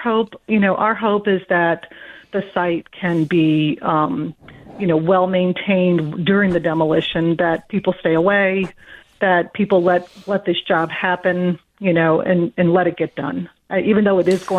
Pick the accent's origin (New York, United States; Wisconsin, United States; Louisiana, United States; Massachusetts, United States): Louisiana, United States; New Orleans; I mean, I'm born and raised in New Orleans, but you know, we've lived in this neighborhood for nearly 30 years.